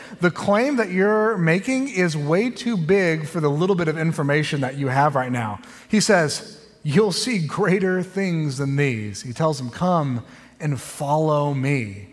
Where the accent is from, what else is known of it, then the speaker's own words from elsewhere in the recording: Oklahoma, United States; I'm from Oklahoma. Can anything good come from Oklahoma, right?